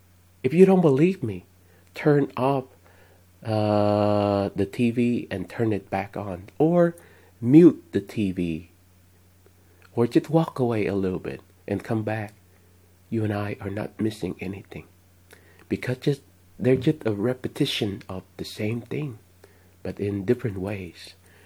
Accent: Vietnam; When I was growing up in Vietnam, especially in the 80s

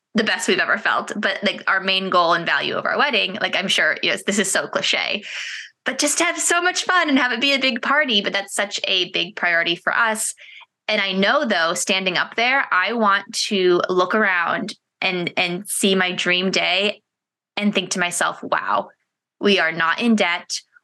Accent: East Coast, United States; we're getting married in California and we're both from the East Coast.

